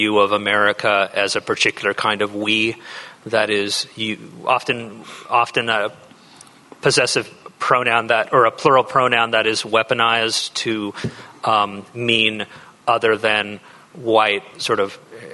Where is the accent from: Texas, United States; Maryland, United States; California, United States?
California, United States; Auburn; Placer County that I grew up in, I grew up in Auburn, the town I still live in. It was about 6,000 people. I had sort of an idyllic country childhood.